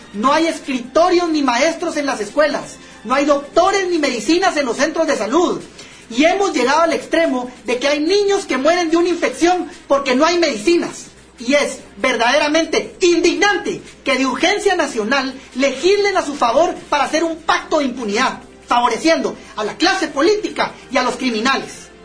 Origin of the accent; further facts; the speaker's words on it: Guatemala; Como guatemaltecos, no vamos a tolerar más la corrupción